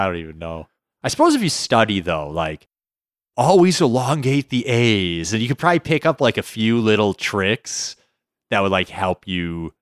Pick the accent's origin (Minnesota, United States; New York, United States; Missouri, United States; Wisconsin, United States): Minnesota, United States; accent: Minnesota; Every year, my Minnesota accent gets worse and worse.